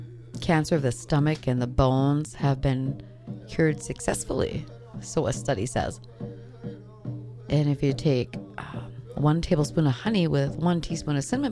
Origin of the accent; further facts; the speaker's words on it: Minnesota, United States; you know, I'm Bear Clan from the Leech Lake Ojibwe.